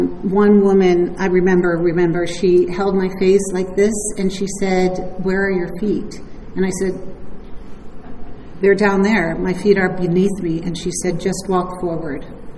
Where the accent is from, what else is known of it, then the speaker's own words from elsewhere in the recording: Detroit, Michigan, United States; born there; I was born in Detroit. I have an older and younger brother.